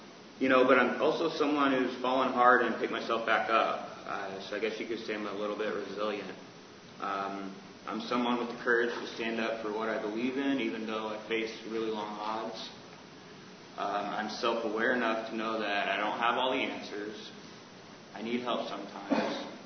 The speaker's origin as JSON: {"language": "English", "region": "Alaska", "country": "United States", "tie": "born or raised there", "said": "I was born and raised in Alaska to a middle-class family. My dad was a cop. My mom was a nurse. And over the years, I've lived everywhere in the state, from Barrow to Ketchikan, big cities to Bush."}